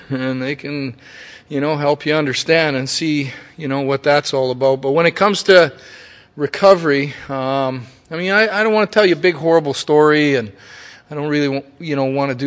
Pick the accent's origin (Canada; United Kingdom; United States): Canada; We're from Canada. That's like being from fucking Mars, you know, like, because they all have some pretty weird ideas about Canada